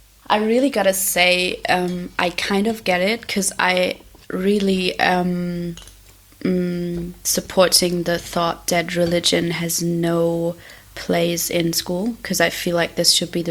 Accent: Germany; and then I am also in Berlin, because I'm from Germany.

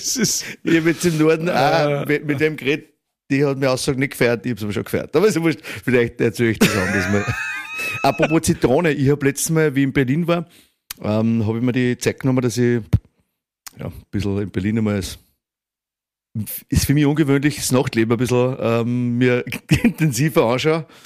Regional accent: Austria

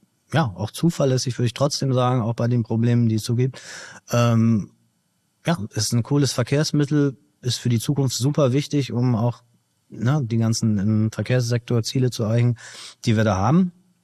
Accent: Bremen, Germany; Ich komme ja aus Bremen und verbotene Stadt, ne?

